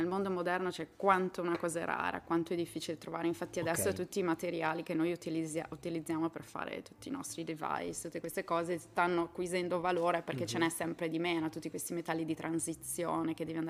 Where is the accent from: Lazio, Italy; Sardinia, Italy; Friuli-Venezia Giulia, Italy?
Friuli-Venezia Giulia, Italy; also born or lived in Padua / United States; now in Turin, Italy; io sono friulana, ho studiato a Padova, poi sono andata a vivere negli Stati Uniti per 15 anni.